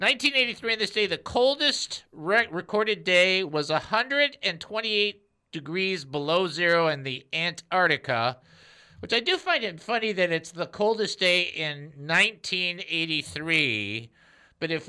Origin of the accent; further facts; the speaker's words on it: Phoenix, Arizona, United States; It's the first time I ever had an In-N-Out burger. I was from Phoenix. I flew in.